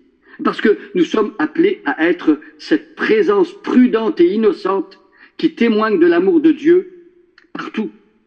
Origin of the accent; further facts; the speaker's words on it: Drummondville, Quebec, Canada; Moi, je suis originaire de Drummondville.